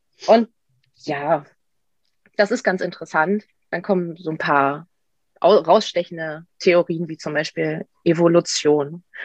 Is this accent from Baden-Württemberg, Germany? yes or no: no; Brandenburg, Germany; Und ich komme aus der Nähe von Potsdam, wo ich auch studiere. Ich studiere an der Universität Potsdam.